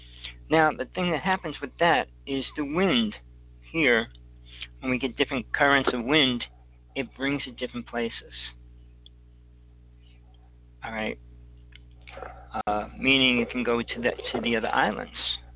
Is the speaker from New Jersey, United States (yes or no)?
yes; New Jersey, United States; I grew up in Jersey, and the temperatures used to reach 100 there.